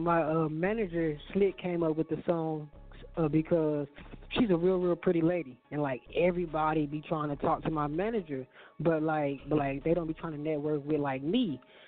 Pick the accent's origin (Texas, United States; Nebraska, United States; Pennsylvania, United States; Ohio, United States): Nebraska, United States; Omaha; came from because I'm from Omaha, Nebraska.